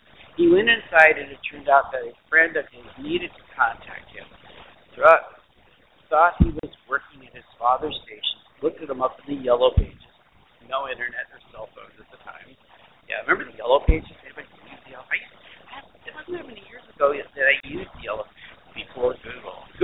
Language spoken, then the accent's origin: English; Detroit, Michigan, United States; because I was born in Detroit and lived outside the city.